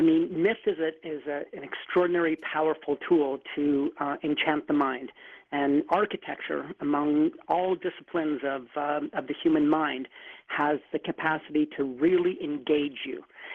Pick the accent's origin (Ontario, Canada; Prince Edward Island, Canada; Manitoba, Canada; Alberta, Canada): Manitoba, Canada; Winnipeg; It was in my hometown of Winnipeg